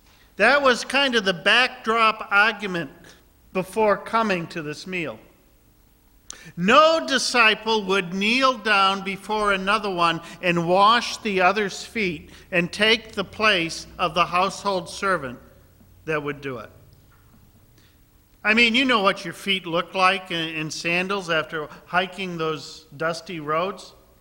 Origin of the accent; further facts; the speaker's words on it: Wilton, New Hampshire, United States; I grew up in Wilton, New Hampshire.